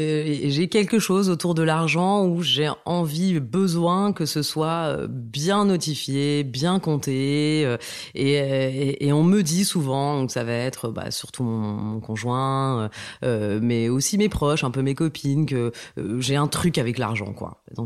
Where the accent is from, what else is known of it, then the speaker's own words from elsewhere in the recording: northern France, France; Alors, donc moi, j'ai grandi dans le nord de la France. Je suis née là-bas. Mes parents sont arrivés, donc ils sont tous les deux marocains.